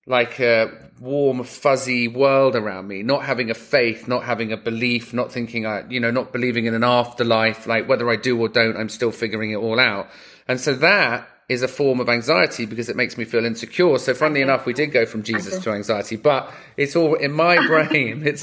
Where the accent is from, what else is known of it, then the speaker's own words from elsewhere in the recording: London, United Kingdom; I grew up in London, right? And I was relatively privileged to a point until we lost money.